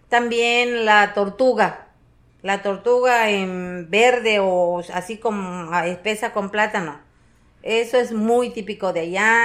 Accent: Tenosique, Tabasco, Mexico; La de Tabasco sí, porque pues ahí crecí, yo crecí en Tenosique, ahí nací y ahí terminé de crecer.

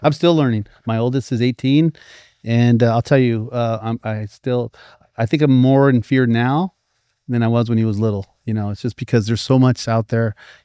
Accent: Santa Ana, California, United States; Well, what's funny is growing up in Santa Ana, man

